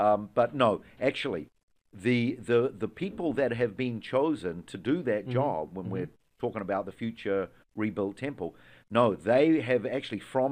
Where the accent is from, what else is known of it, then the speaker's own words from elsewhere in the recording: New Zealand; But I'm from New Zealand.